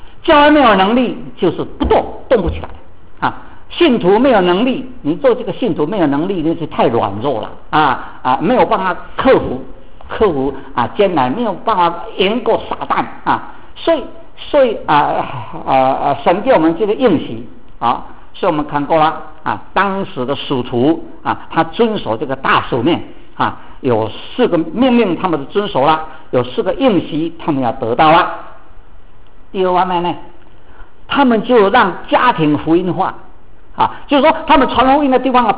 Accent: China; now in United States; 说我们中国人到了美国来了，因为脱离了那个家庭的关系、亲族的关系

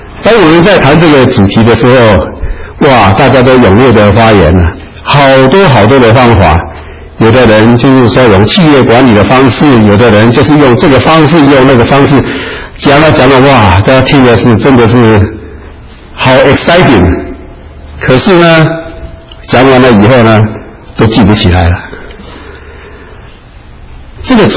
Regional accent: Taiwan; accent: Taiwanese Mandarin; 因为我这个台湾国语呢，这到最后呢，我听不懂的话，请你们大家包涵啊。

